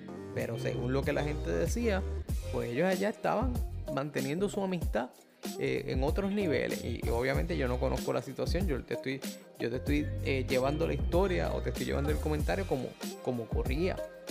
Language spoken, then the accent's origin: Spanish; Puerto Rico; desde mi pueblo aquí en Puerto Rico hasta el pueblo donde vivía la que ahora es mi esposa